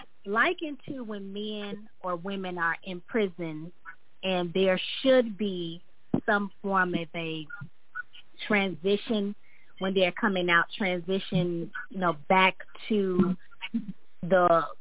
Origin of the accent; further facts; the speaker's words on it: Chicago, Illinois, United States; I'm from Chicago.